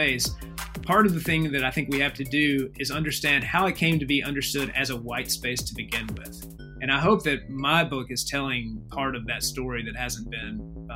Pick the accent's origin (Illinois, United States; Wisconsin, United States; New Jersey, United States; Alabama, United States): Alabama, United States; born or raised there